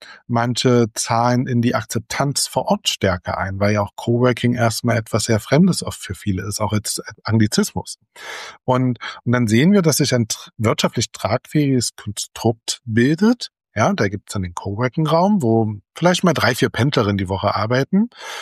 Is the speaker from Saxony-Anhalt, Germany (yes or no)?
yes; Magdeburg, Saxony-Anhalt, Germany; Ja, wir sind ein stolzes Völkchen hier in Magdeburg